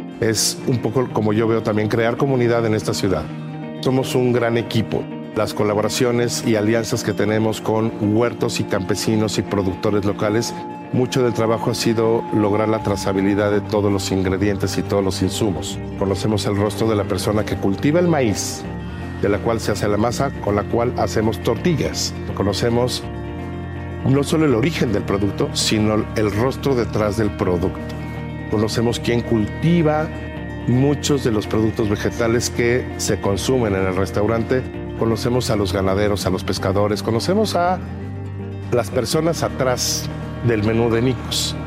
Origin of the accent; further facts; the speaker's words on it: Mexico City, Mexico; born there; Yo nací en este barrio, nací en Clavería, y bueno, pues somos orgullosamente chintololos.